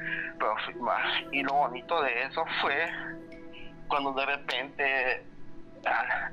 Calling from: El Salvador; Soy de El Salvador. Buenas noches. Soy de país de El Salvador.

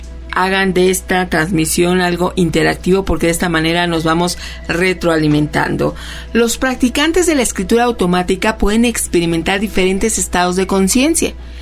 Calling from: Chiapas, Mexico; de Chiapas.

